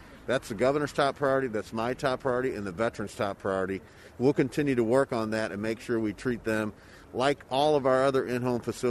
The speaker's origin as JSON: {"language": "English", "town": "St. Louis", "region": "Missouri", "country": "United States", "said": "You know, I'm from North St. Louis, and you never thought a kid would be here for a lieutenant governor's office."}